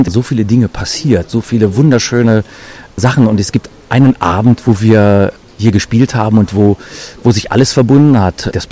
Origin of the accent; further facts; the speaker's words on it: Bad Pyrmont, Lower Saxony, Germany; Tatsächlich mein Heimatort Bad Pyrmont, wobei ich es immer ein bisschen größer aufmache. Natürlich das Weserbergland